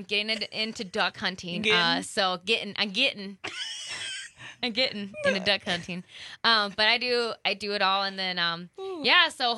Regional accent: Natchez, Mississippi, United States; moved away; So I am a Wisconsin transplant. I'm from Natchez, Mississippi. It comes from my roots.

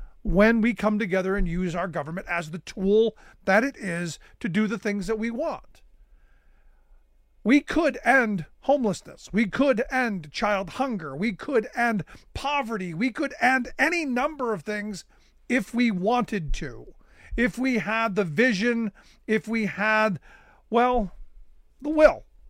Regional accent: Cleveland, Ohio, United States; When I returned to my hometown of Cleveland when my grandmother passed

